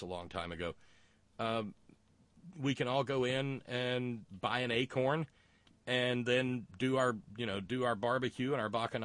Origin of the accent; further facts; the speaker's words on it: the South, United States; now in West Virginia, United States; I live in West Virginia. Oh, please, really? Soggy? I was raised in the South.